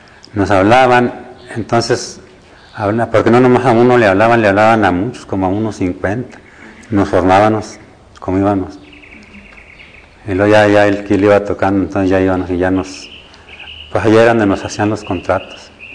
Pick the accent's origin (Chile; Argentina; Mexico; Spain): Mexico; Zacatecas; yo iba allá a mi tierra, a Zacatecas.